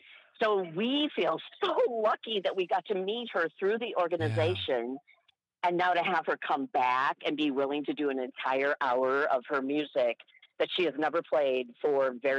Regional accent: Leopolis, Wisconsin, United States; It's actually my hometown, Leopolis, Wisconsin. Teeny tiny town.

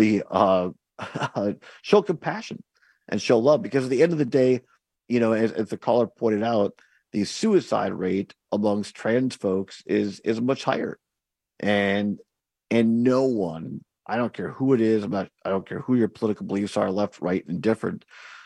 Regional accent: Richland Center, Wisconsin, United States; Now, we're out here at Richland Center today, my hometown.

